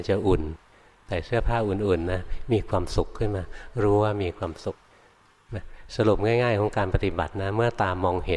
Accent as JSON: {"language": "Thai", "region": "Bangkok", "country": "Thailand", "tie": "born or raised there"}